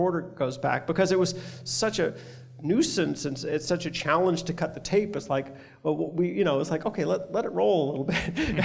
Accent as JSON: {"language": "English", "region": "California", "country": "United States", "tie": "born or raised there", "said": "I grew up in California, actually."}